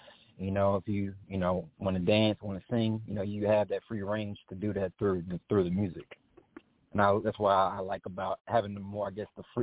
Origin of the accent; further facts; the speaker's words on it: Dallas, Texas, United States; What it was like just growing up in Dallas, I mean, it's just like it was a lot of, I guess, like culture, as in musically